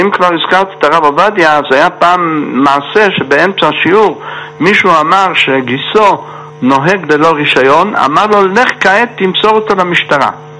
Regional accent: Jerusalem, Jerusalem District, Israel; ירושלמי, נולדתי בירושלים וגדלנו בין גדולי הרבנים, האשכנזים והספרדים.

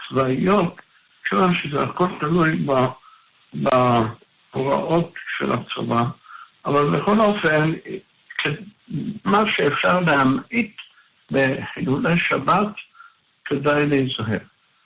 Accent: Jerusalem, Jerusalem District, Israel; כי אני יליד השכונה שם, 60 שנה

